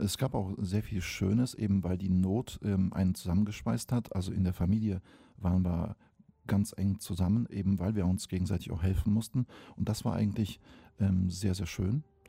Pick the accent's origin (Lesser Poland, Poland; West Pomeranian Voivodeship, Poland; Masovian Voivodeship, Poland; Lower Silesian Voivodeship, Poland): West Pomeranian Voivodeship, Poland; German is a second language; wenn ich in der Heimat in Polen bin, ich komme aus der Nähe von Stettin